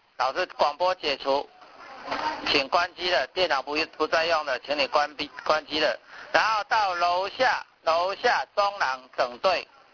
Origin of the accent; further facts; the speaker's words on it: Taiwan; 我们台湾话就是他命灵验。还蛮灵验的